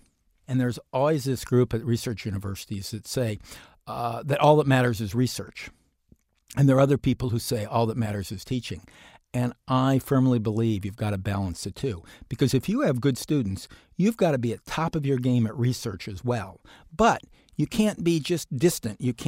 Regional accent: Ohio, United States; I grew up in Central Ohio. Near us was Kenyon College. And we used to go up to Kenyon College at the Gambier Inn and have lunch on Sundays.

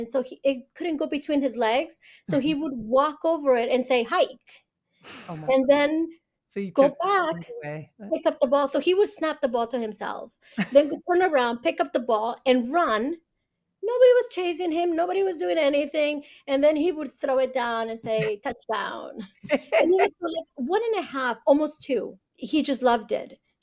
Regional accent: Monterey, California, United States; I grew up in the Monterey area.

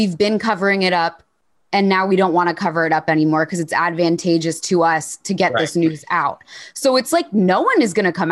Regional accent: United States; now in London, United Kingdom; I'm an American who lives in London

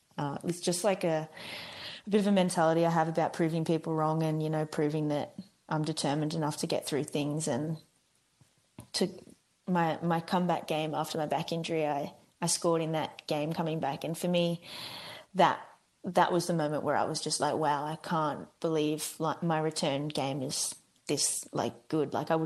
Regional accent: Australia; I'm Australian.

